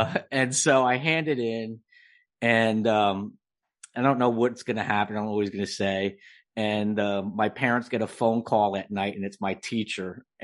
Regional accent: New Jersey, United States; Well, I've been writing since a little kid, and I grew up in New Jersey.

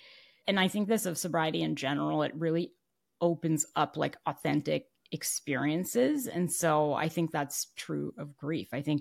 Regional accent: Canada; And happy I'm Canadian.

